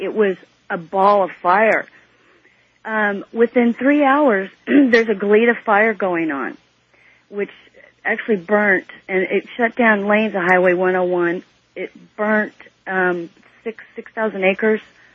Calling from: Ventura, California, United States; I'm calling from Ventura, California.

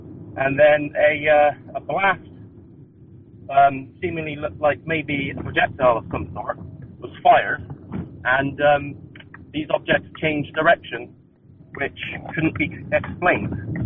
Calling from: Bristol, South West England, United Kingdom; I'm calling from Bristol in the UK.

